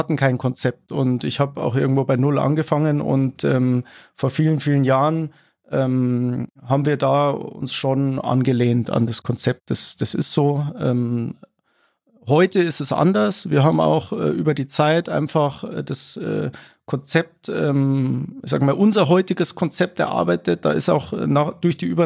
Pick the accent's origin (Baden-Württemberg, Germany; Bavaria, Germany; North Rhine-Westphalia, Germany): Bavaria, Germany; Munich; Jetzt bin ich Münchner